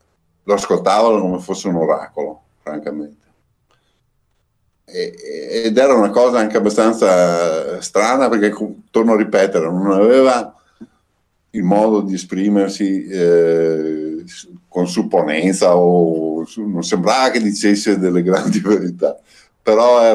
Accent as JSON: {"language": "Italian", "town": "Padua", "region": "Veneto", "country": "Italy", "said": "noi siamo di Padova."}